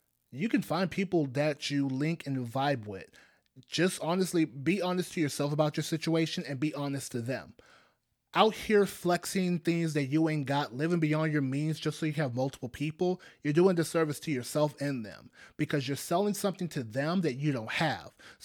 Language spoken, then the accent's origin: English; Nigeria; I'm Nigerian. So I come from a country where polygamy, because there are women with multiple husbands, it exists.